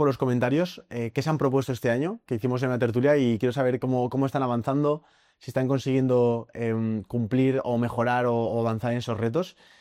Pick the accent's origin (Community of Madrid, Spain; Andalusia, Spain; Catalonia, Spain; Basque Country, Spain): Basque Country, Spain; Tolosa; Al final, como somos de Tolosa